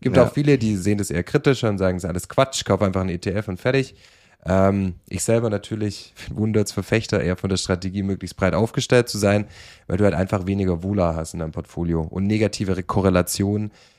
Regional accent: Southern Germany, Germany; ich komme aus Süddeutschland

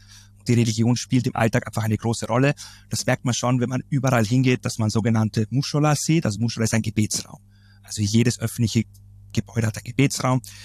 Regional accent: Istanbul, Turkey; ich bin auch in Istanbul aufgewachsen

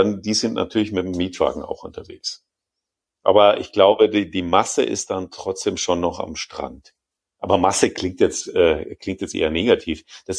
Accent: Inning am Ammersee, Bavaria, Germany; ich bin ja in Inning am Ammersee aufgewachsen

